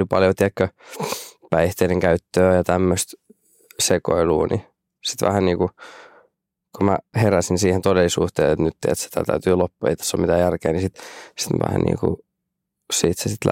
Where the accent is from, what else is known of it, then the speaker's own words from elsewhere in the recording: Rauma, Satakunta, Finland; also born or lived in Pori; Vaikka mä olisin raumalainen, mutta silloin ei ollut auki synnäri.